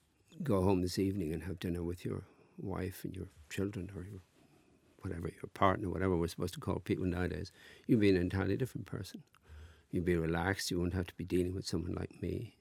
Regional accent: Wexford, Leinster, Ireland; born there; also born or lived in Dublin; Well, I lived in Dublin first, you know, because I was born in Wexford. I came to Dublin when I was 17, 18

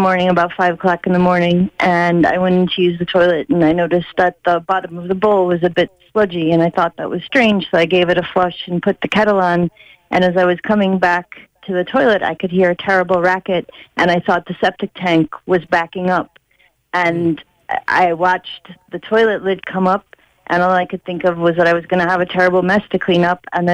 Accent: Cork, Munster, Ireland; I'm from Cork, yeah. I live in Cork.

